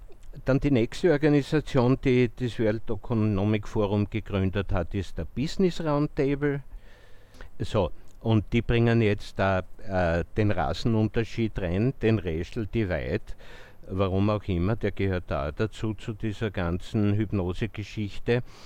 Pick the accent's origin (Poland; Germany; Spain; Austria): Austria; Wir sind als Österreicher zwar über die Parteien Geheimverhandlungen daran gewöhnt